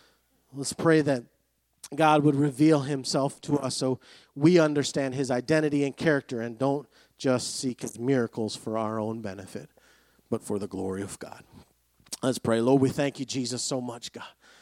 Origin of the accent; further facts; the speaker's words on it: Greece; English is a second language; now in United States; I grew up in Greece, and now it's a source of pride.